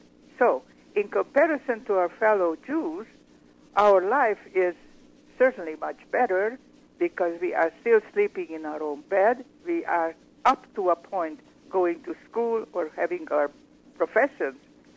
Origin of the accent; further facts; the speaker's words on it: Hungary; English is a second language; now in United States; I was born and raised in Hungary in a devout religious family, loving family, middle class, hardworking people.